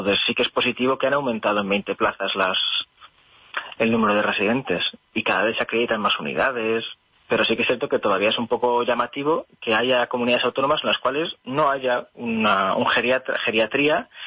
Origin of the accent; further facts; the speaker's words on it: San Sebastián, Basque Country, Spain; yo soy de San Sebastián, o sea, que soy de ahí